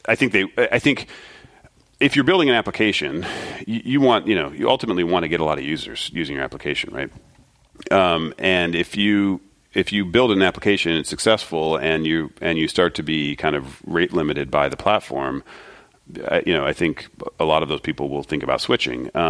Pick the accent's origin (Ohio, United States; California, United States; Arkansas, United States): Ohio, United States; Springfield; I'm from Ohio, Springfield, Ohio, yeah.